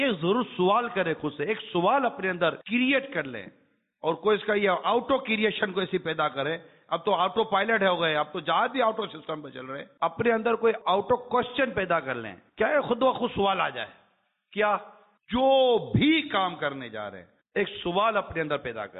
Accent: Pakistan; born there; اب میرا ملک ہے، میرا پاکستان ہے، میں اس ملک میں پیدا ہوا ہوں، مائی by birth Pakistani, I am very much Pakistani, آئی لو پاکستان، میرا ملک ہے، میں اس ملک میں ہوں، میں ملک کا باشندہ ہوں

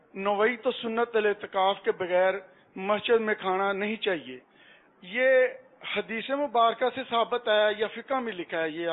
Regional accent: Faisalabad, Punjab, Pakistan; میں فیصل آباد سے آیا ہوں، … محمد مفتی امین صاحب کا میں مرید ہوں.

